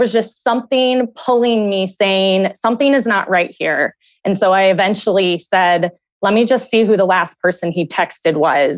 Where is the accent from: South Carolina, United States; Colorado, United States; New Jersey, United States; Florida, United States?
Colorado, United States; Denver; I'm 37 years old and I'm from Denver.